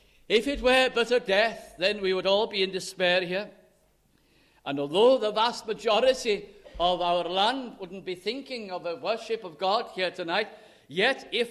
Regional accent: North West England, United Kingdom; But I can remember in my hometown in South Lancashire, in the Bolton Evening News

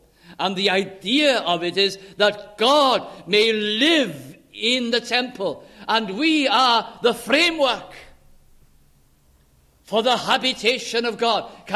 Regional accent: Wales, United Kingdom; I'm Welsh because I'm born in Wales.

